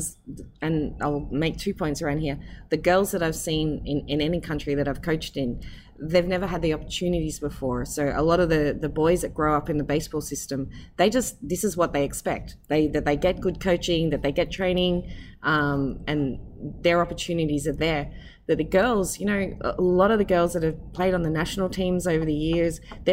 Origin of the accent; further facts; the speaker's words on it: Australia; growing up in Australia, cricket was a big sport